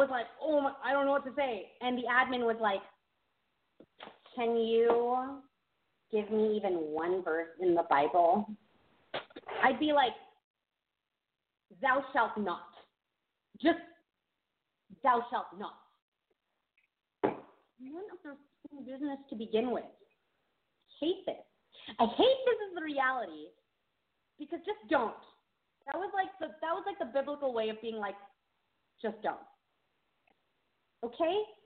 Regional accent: San Diego, California, United States; I was from San Diego. So I know of certain sections in San Diego

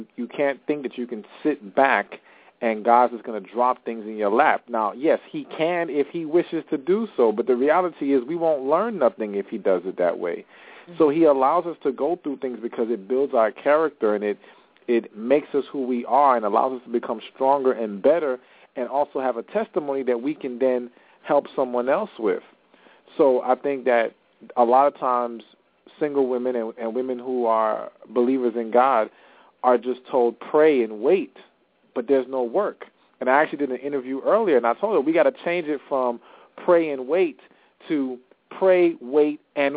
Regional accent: Miami, Florida, United States; also born or lived in New York; now in Atlanta, United States; I was born in New York, but raised in Miami, Florida, and now reside in the Atlanta area.

